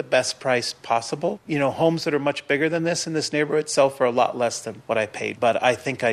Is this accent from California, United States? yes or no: yes; San Francisco, California, United States; And I'm from San Francisco. I'm not from, you know, someplace, you know, that basic.